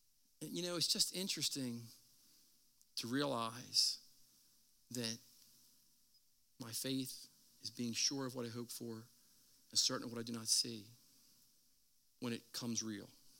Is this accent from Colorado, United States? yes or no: no; Philadelphia, Pennsylvania, United States; And you know, I grew up in South Philly. You can talk to God like you're from South Philly.